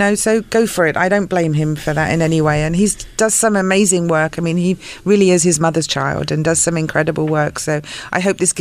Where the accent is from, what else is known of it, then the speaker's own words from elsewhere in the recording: England, United Kingdom; now in United States; I grew up in England.